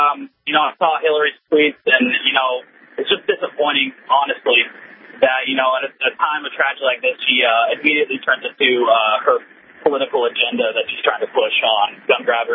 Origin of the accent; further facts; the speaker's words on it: Mesquite, Nevada, United States; Well, I'm from Mesquite.